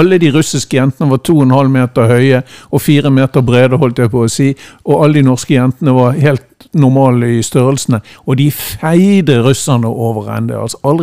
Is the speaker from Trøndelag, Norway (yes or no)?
no; Bergen, Vestland, Norway; jeg er fra Bergen og vet jo at forholdet til Brann nærmest religiøst i den byen